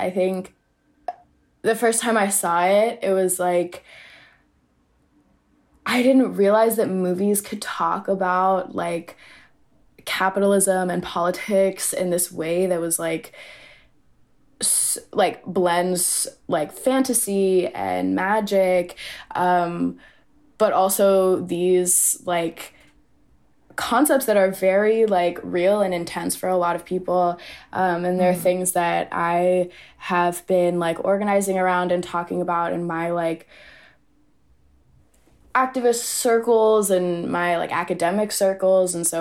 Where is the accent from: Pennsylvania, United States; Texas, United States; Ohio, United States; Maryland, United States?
Maryland, United States; Baltimore; also born or lived in Nairobi, Kenya; I am in Baltimore right now, my hometown.